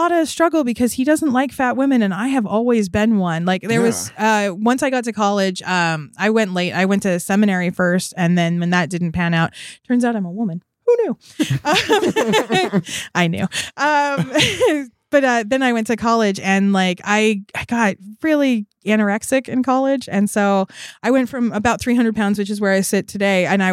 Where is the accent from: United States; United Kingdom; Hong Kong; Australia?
United States; So I grew up in America, circa now.